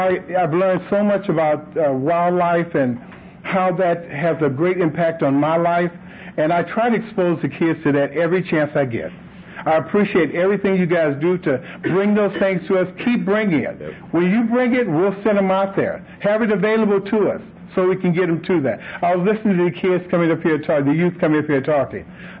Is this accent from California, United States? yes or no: yes; Los Angeles, California, United States; I remember when I was a kid, you know, growing up in Los Angeles, California, there wasn't a whole lot of wildlife for me to do.